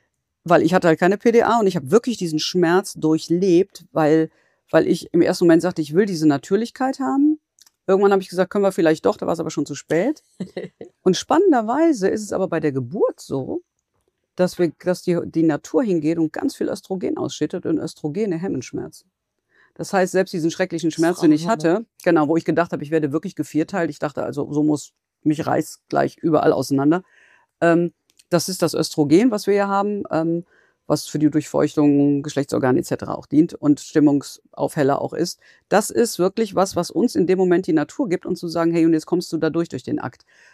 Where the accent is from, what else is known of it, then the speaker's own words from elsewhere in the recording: Cologne, North Rhine-Westphalia, Germany; ich bin Kölnerin